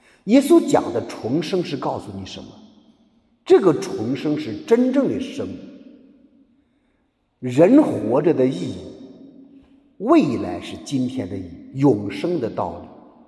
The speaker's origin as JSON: {"language": "Chinese", "country": "China", "said": "啊，我们中国人很多人老百姓相信轮回，因为这一生没有活好，希望来生能活得更加精彩。"}